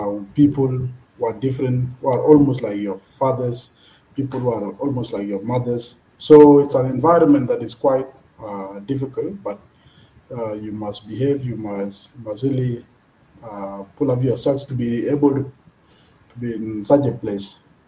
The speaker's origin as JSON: {"language": "English", "town": "Mok", "region": "Lakes", "country": "South Sudan", "tie": "born or raised there", "said": "I was born in Yerul, in a village called Mok of Yerul West County. And then I went to the cattle camp. And in 2002, I joined Kombodi Primary School of Opodi, a village in Yerul West County."}